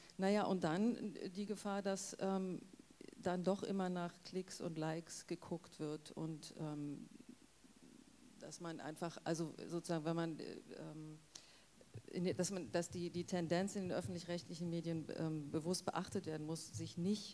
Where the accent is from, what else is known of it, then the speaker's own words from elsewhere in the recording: Ludwigsfelde, Brandenburg, Germany; ich bin in Ludwigsfelde aufgewachsen, habe auch noch an den berühmten W50 und R60 mitgeschraubt in der produktiven Arbeit. Und als ich 16 war, war dann der Mauerfall.